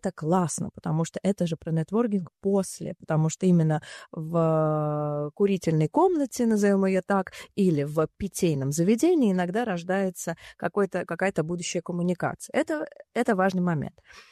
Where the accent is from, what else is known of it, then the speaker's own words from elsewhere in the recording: Tallinn, Harju County, Estonia; мы из Таллина, а где это Таллин, а где это Эстония?